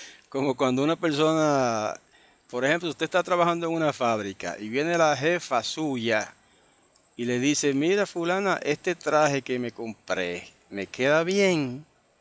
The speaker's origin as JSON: {"language": "Spanish", "town": "Guayama", "country": "Puerto Rico", "tie": "born or raised there", "said": "Y es que en mi pueblo, Guayama, de Puerto Rico"}